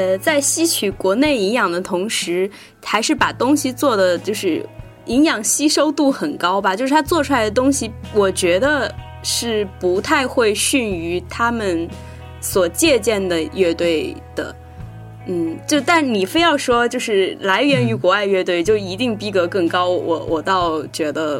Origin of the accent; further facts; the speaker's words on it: southern China, China; 因为我是南方人嘛，就是习惯了南方春天就是一年四季都有绿色之后，你到北方来生活其实是比较难接受北方的冬天